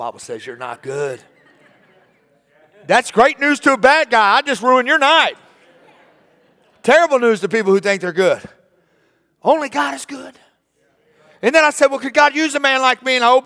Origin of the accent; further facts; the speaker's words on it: Jefferson City, Missouri, United States; I grew up in Jeff City, Missouri, the Jefferson City, if you're not from there, the state capital and of Missouri.